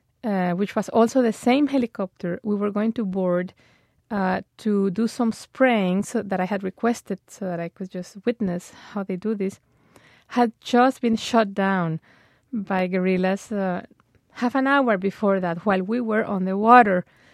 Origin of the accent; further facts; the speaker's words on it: Colombia; English is a second language; even though I am from Colombia and I've been pretty much born reading these types of news every day